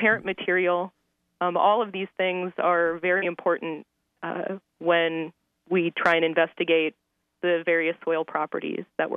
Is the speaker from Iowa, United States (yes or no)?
yes; Iowa, United States; now in Miami, United States; I'm born and raised in Iowa. And so I spent many years experiencing snow.